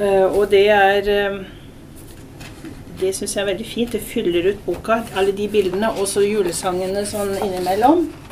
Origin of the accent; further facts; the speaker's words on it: Northern Germany, Germany; Norwegian is a second language; now in Norway; så er jeg opprinnelig tysk. Jeg vokste opp i Nord-Tyskland på landsbygda, på en sånn liten dorf på landet.